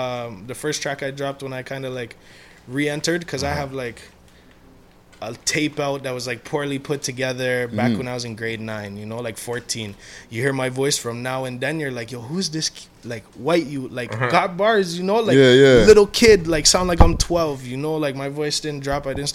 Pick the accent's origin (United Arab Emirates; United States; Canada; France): Canada; Toronto, Ontario; And like enough times I tell people I'm from Meadowville and they're like, ah, Scarborough. It's like, nah, not Meadowville, Scarborough. I'm Meadowville Saga, you know what I mean?